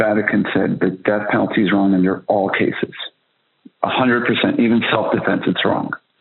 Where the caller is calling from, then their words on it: Los Angeles, California, United States; I'm calling from Los Angeles.